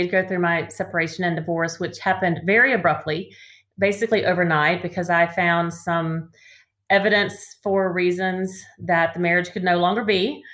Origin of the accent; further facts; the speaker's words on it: Georgia, United States; also born or lived in North Carolina; Well, I grew up in Georgia, right outside of Atlanta. My dad got transferred a lot in his job. And so we moved several places in North Carolina